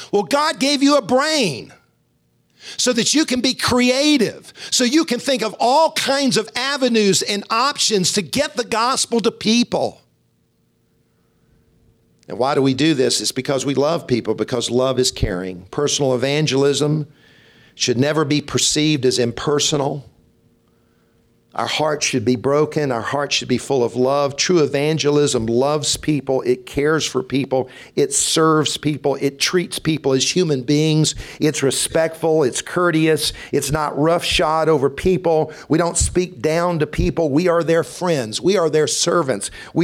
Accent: Columbia, United States; I said, "I grew up in Columbia."

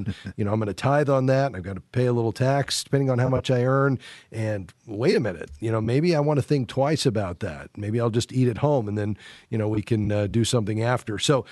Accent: Florida, United States; I grew up in South Florida

